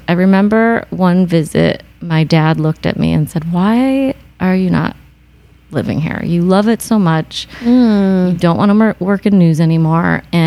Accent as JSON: {"language": "English", "region": "Minnesota", "country": "United States", "tie": "born or raised there", "said": "In Minnesota."}